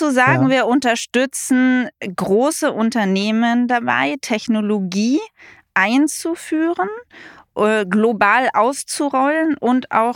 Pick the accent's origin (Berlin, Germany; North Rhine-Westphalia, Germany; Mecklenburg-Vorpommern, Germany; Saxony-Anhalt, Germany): Berlin, Germany; also born or lived in Bavaria; ich bin 46 Jahre alt. Ich bin in Bayern geboren, Berlin aufgewachsen, wohne auch jetzt wieder in Berlin, in Mitte mit meiner Familie.